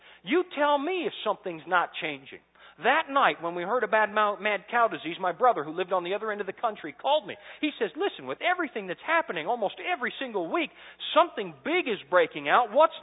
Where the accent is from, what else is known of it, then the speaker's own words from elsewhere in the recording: Canada; I can't help it. I'm Canadian.